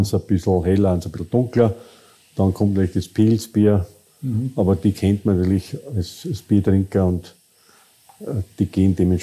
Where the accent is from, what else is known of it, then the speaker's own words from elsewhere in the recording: Krems, Lower Austria, Austria; also born or lived in Furth bei Göttweig, Austria; ich bin gebürtiger Kremser oder eigentlich Furt Göttwerk.